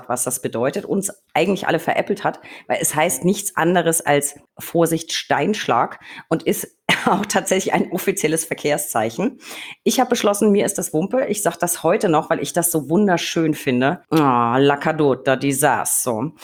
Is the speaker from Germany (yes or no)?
yes; Bavaria, Germany; Ich komme ja aus Bayern.